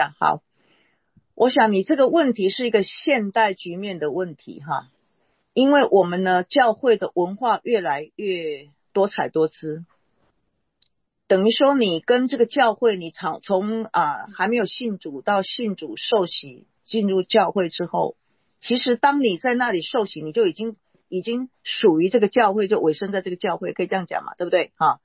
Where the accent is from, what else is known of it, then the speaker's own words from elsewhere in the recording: Taiwan; 比如说我是台湾人，我被呼召到中国宣教